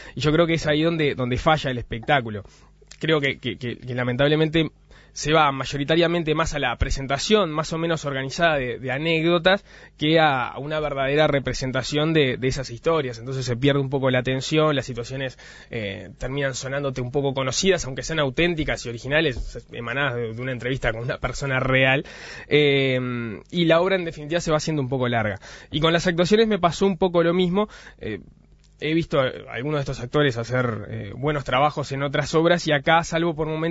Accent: Uruguay

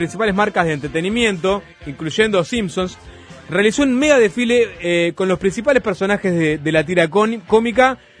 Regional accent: Minas, Lavalleja, Uruguay; por acá soy de Minas.

